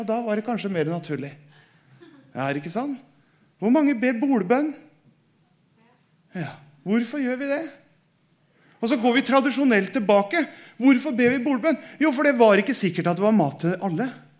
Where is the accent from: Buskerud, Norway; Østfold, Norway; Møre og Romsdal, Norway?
Østfold, Norway; Folkenborg; der jeg kommer fra, Indre Østfold, fra Folkenborg.